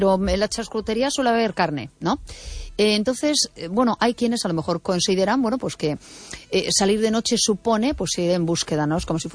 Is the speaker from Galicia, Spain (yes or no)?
yes; A Coruña, Galicia, Spain; now in Vigo, Spain; Yo soy de Coruña, de hecho, aunque estoy haciendo el programa físicamente en Vigo.